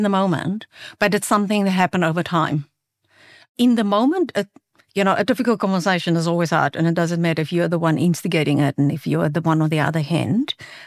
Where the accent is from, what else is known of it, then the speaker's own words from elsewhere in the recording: South Africa; first language Afrikaans; English is a second language; It's an ongoing piece of work because English is my second language, as I said, and if I had to say it in my first language, it would be much harsher than it would be in English.